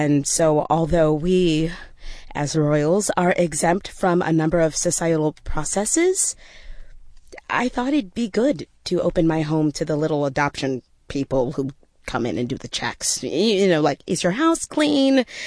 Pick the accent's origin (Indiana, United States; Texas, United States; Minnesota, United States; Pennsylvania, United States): Texas, United States; Austin; born there; I wanted to study school in Texas, study in Texas, because I was born in Austin.